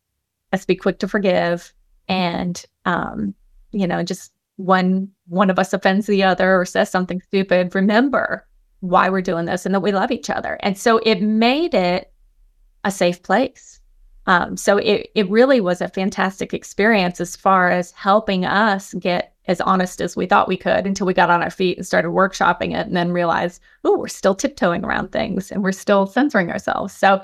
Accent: Florida, United States; born there; also born or lived in Colorado; And I was born in Florida. We lived in Colorado. And I moved back to Central Florida long enough ago.

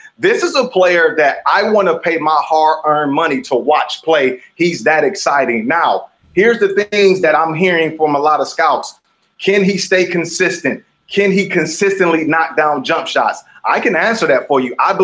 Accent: Detroit, Michigan, United States; Look, I'm from Detroit. It's my hometown.

